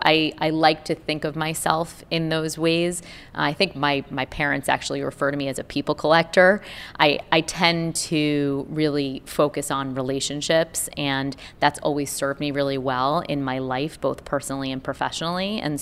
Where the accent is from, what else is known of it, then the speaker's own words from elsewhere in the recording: New York, United States; And I grew up in Brooklyn, which is a melting pot of people from different backgrounds.